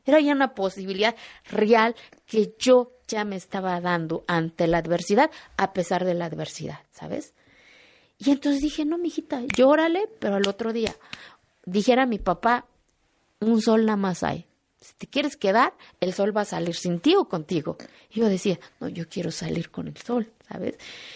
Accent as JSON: {"language": "Spanish", "region": "Oaxaca", "country": "Mexico", "tie": "born or raised there", "also_born_or_lived": "Salina Cruz", "said": "cuando yo salgo de mi pueblo, yo no conocía mochila, mi mamá me puso mis cositas, una cajita para mí, yo iba con mi mejor"}